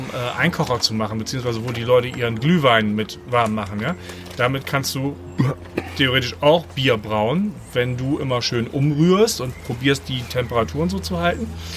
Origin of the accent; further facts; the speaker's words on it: Bremen, Germany; Als Bremer darf man das machen.